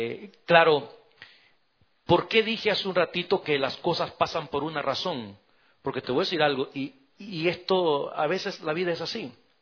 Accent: El Salvador; moved away; Es más, hubo un día allá en mi país que yo hablé con el pastor y le dije, maestro, yo quiero prepararme, yo quiero estudiar. Me permitió ir a la universidad allá en El Salvador

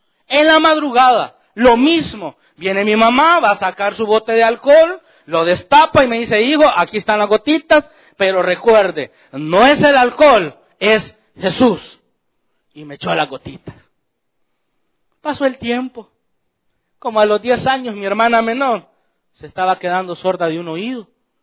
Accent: El Salvador; Para la época de la guerra en mi país, un día en la madrugada, en una casa muy humilde allá en El Salvador, como a las 3 de la mañana me levanto con un dolor terrible en mi oído

